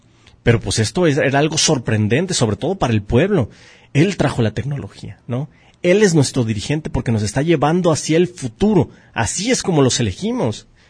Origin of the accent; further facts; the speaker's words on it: Mexico; Porque como buenos mexicanos que somos, siempre nos gusta tomar ventaja.